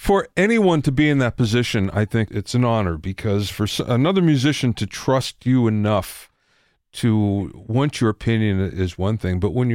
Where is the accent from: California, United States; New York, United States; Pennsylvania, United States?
Pennsylvania, United States; I grew up in Pennsylvania.